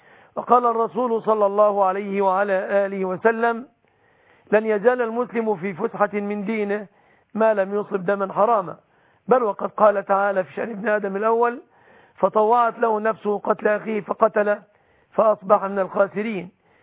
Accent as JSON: {"language": "Arabic", "country": "Egypt", "said": "بلادنا مصر"}